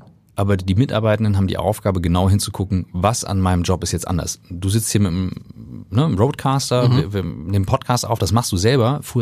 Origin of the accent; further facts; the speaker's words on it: Kiel, Schleswig-Holstein, Germany; Ich komme aus Kiel ursprünglich.